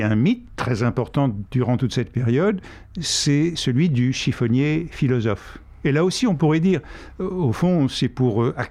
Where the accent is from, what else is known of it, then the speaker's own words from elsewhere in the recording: Paris, Île-de-France, France; Quand j'étais enfant à Paris